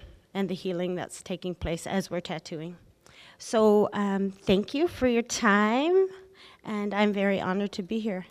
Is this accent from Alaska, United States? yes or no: yes; Kotzebue, Alaska, United States; I'm originally from Kotzebue, very far north, near Utqiagvik.